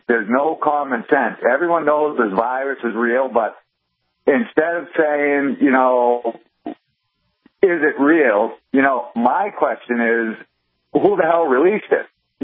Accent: Boston, Massachusetts, United States; I grew up in Boston, you know what I mean, in the 70s.

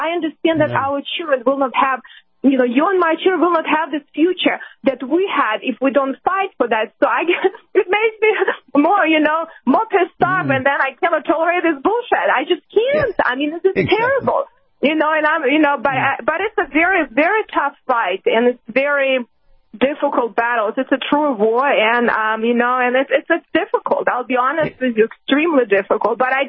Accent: United States; And I, as an American, I cannot accept that. And I don't think we as Americans should give up on our ability to influence our government.

